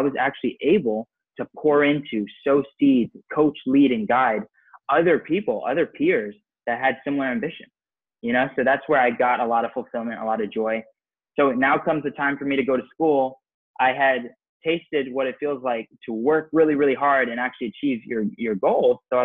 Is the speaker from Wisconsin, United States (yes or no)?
no; Raleigh, North Carolina, United States; I was born and raised here in Raleigh, North Carolina.